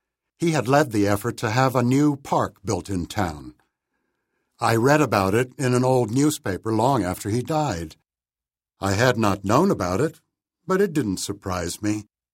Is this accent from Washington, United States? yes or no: yes; Bremerton, Washington, United States; In my hometown of Bremerton, Washington, showing up to lend your neighbors a hand was just something decent people did.